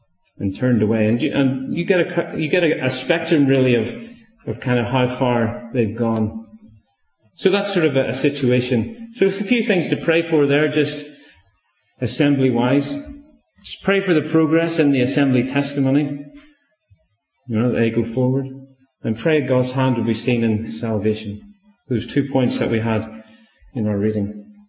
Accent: Belfast, Northern Ireland, United Kingdom; So that was the kind of family I grew up in Belfast there in Northern Ireland.

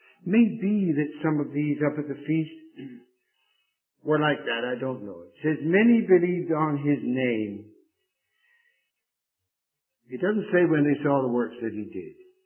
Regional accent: Bristol, South West England, United Kingdom; born there; the city of Bristol, where I was born in England.

